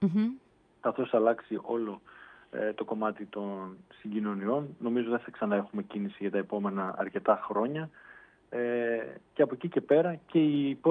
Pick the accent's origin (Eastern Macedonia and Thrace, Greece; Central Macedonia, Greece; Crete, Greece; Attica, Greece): Central Macedonia, Greece; Thessaloniki; Ως Θεσσαλονικιός?